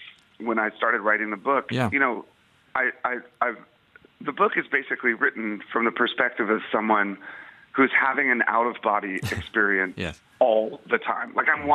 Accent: Washington, District of Columbia, United States; it's as a Washington D.C. boy, my hometown

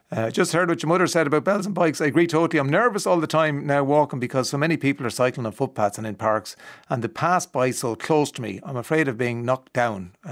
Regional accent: Leinster, Ireland; I'm from Kildare.

